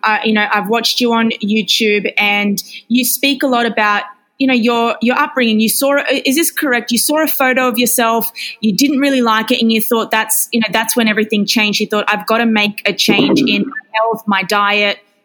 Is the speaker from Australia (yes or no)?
yes; Australia; now in New York, United States; She here's the thing, I'm from Australia. I live in New York, so I set her up on Instagram.